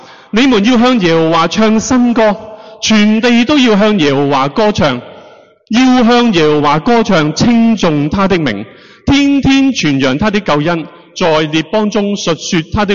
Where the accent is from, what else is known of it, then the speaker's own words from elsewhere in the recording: Hong Kong; 咁我哋华人嘅差传，我哋香港人嘅差传又做成点样样呢？